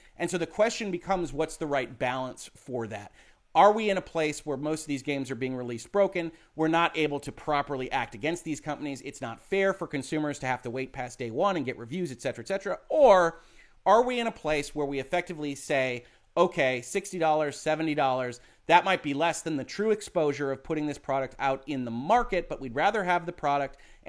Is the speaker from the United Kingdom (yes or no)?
no; United States; I have to answer, as an American lawyer in Michigan